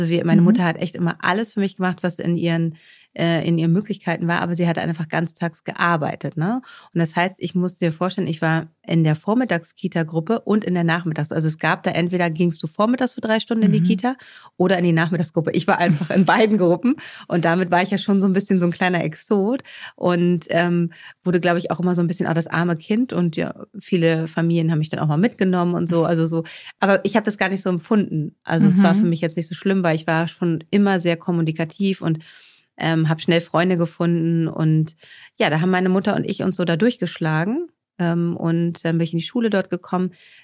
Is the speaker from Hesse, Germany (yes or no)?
no; Stendal, Saxony-Anhalt, Germany; born there; now in Bad Segeberg, Germany; Also geboren bin ich aber in Stendal, also noch in der DDR.